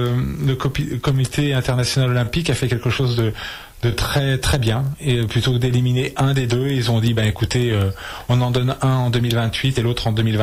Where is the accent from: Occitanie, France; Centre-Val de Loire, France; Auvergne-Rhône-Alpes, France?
Auvergne-Rhône-Alpes, France; Lyon; je suis originaire de Lyon.